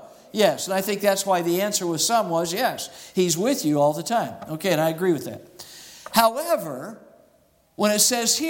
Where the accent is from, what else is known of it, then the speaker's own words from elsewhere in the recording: Phoenix, Arizona, United States; Now, I grew up in Phoenix primarily. They have a lot of orange orchards.